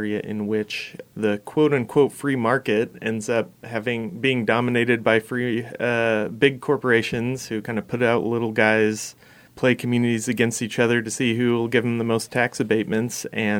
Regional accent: Nampa, Idaho, United States; I'm from Nampa, Idaho, and I grew up in a very, religious and Republican family

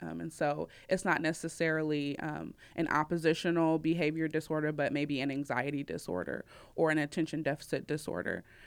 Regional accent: Ohio, United States; I'm originally from Ohio. And so I went to college at Kent State University.

